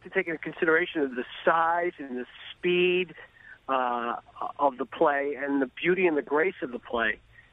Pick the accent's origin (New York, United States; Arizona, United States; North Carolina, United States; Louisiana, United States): New York, United States; New York City; the Rangers are in my hometown team is actually participating in the finals.